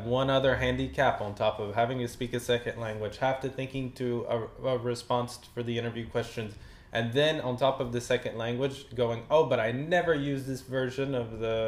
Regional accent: the South, United States; So I know for me as an American from the South, I only had 1 year of foreign language

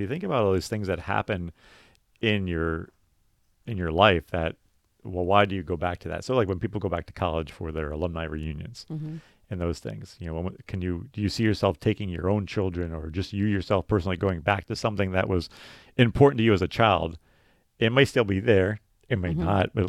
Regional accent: New Jersey, United States; I mean, I grew up in New Jersey, and there was places, and if you guys are listening and you know these places, there's a place called Wild West City.

